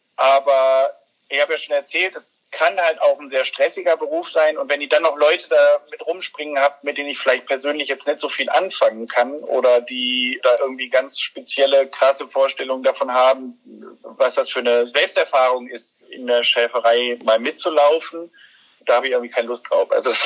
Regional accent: Hanover, Lower Saxony, Germany; Ich bin Städter eigentlich. Also ich bin in der Stadt in Hannover groß geworden, in der Innenstadt.

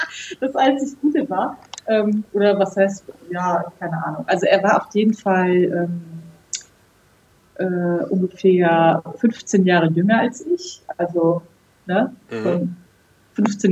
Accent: Germany; Ich sehe, ich komme aus Deutschland, ich will nach Rumänien.

